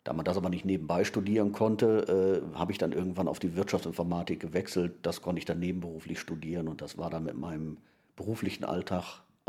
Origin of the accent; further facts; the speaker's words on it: Wiehl, North Rhine-Westphalia, Germany; Das ist das Sammeln alter Ansichtskarten von meiner Heimatstadt Wiel.